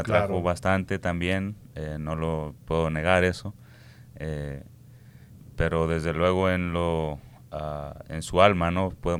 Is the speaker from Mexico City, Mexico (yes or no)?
no; Puebla, Mexico; now in Denver, United States; Bueno, yo soy de Puebla, el estado de Puebla, México. De ahí venimos.